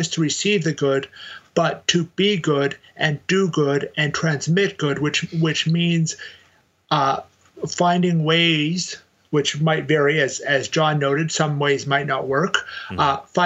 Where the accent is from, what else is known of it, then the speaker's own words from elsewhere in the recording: Canada; moved away as an adult; now in United States; I might say I'm Canadian, which I am originally, even though I've lived most of my adult life in the States